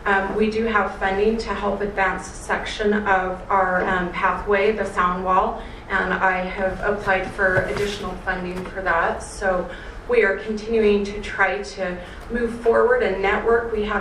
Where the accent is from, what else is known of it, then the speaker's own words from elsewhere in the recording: Draper, Utah, United States; I grew up in Draper from the time I was 10 to 18. I used to take my bike and ride it up into Corner Canyon before it was Corner Canyon